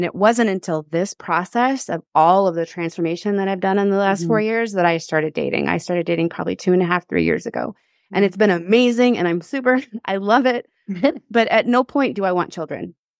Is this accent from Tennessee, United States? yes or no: no; California, United States; now in New York, United States; I moved to New York. I grew up in California and moved to New York.